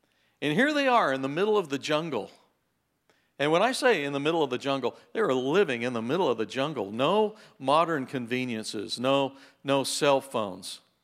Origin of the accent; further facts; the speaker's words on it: Texas, United States; Come on, we're from Texas.